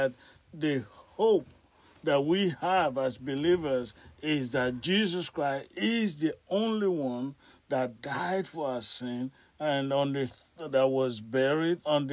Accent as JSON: {"language": "English", "country": "Nigeria", "tie": "born or raised there", "said": "And I know where I grew up in Nigeria"}